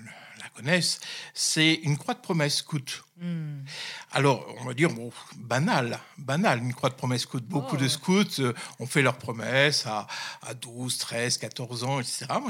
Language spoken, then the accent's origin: French; Hauts-de-France, France; Alors, je suis issu du Nord, je suis un ch'ti, comme on dit.